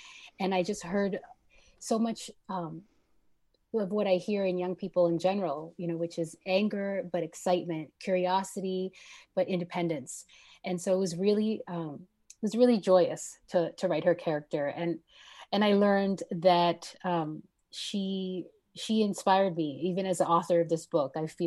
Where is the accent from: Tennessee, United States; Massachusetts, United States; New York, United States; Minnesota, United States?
Massachusetts, United States; Framingham; also born or lived in Jamaica Plain; Latina. My parents are both from Guatemala. Her mother is from El Salvador and her father's Guatemalan. I was born in Jamaica Plain. She was as well. But when I was two, we moved to Framingham.